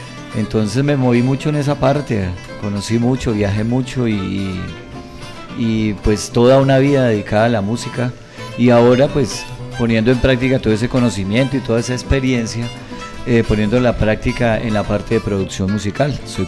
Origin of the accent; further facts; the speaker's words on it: Líbano, Tolima, Colombia; also born or lived in Ibagué / Bogotá; Yo soy músico de formación del Conservatorio de Música del Tolima. Soy oriundo del Líbano, Tolima. Pero pues prácticamente mi carrera musical la he hecho en Ibagué, en Bogotá, por más de 25 años que estuve radicado en esa ciudad.